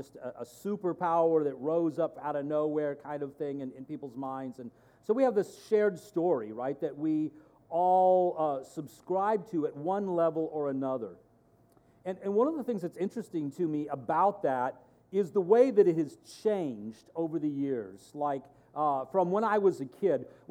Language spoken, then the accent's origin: English; United States; As an American, hero worship is a really big part of our culture.